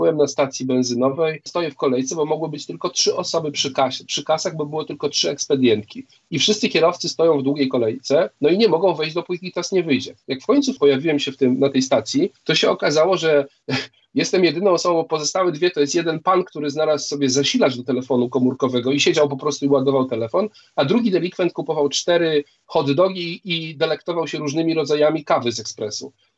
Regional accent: Warsaw, Masovian Voivodeship, Poland; chociaż jestem z Warszawy

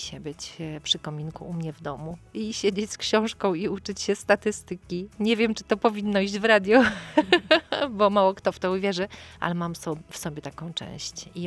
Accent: Warmian-Masurian Voivodeship, Poland; now in Tricity, Poland; Chociaż pochodzę z Mazur, to ja już w tej pięćdziesiątce jestem tu u siebie.

